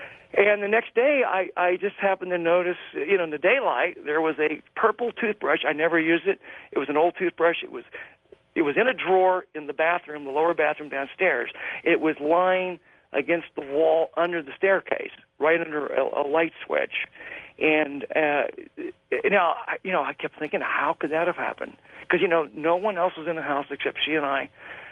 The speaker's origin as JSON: {"language": "English", "region": "Ohio", "country": "United States", "tie": "born or raised there", "said": "I grew up in the Ohio Valley, near the Ohio River. I mean, Cincinnati's right on the Ohio River."}